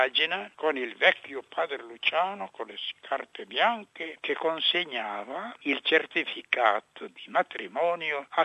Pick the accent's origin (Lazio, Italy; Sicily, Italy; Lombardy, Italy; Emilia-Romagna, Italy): Emilia-Romagna, Italy; Io vengo da un paese curioso, sa? Io sono romagnolo, Emiliano.